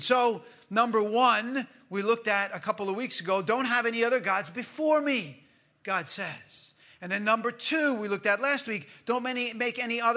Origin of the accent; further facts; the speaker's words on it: United States; I grew up in the States, and we, you know, I don't know that they do it anymore, but every morning at school, we used to put our hand over our heart